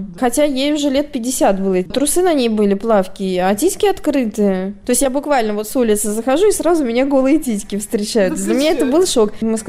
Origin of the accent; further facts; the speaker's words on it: Caucasus, Russia; еще не додумала сказать, что я из России. Всегда говорю, что я с Кавказа, Кавказия, да.